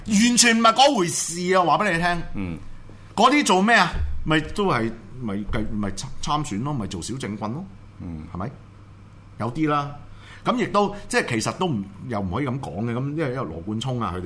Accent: Hong Kong; 值得我哋香港人，值得我哋香港每一個人去尊敬。

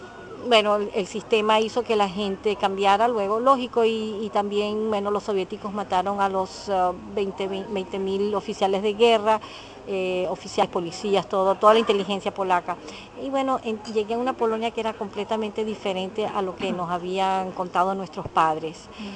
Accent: Venezuela; decidieron irse a Venezuela, donde nacimos mi hermano y yo. Estudiamos allá, bueno, y yo soy venezolana. Pero nos educaron en una casa muy polaca, donde hablábamos polaco

